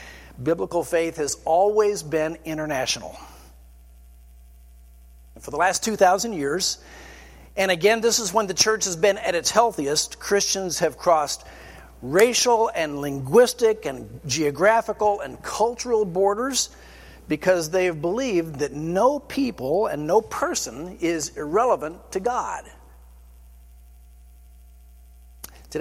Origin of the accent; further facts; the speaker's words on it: Texas, United States; Sometimes, and I'll say this as a Texan, Texans need to be put in our places.